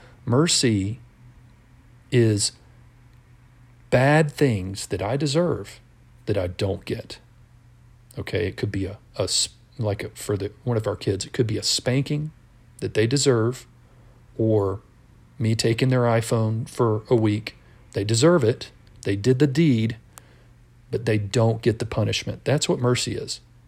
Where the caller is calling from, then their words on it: Albuquerque, New Mexico, United States; I'm recording this from Albuquerque, New Mexico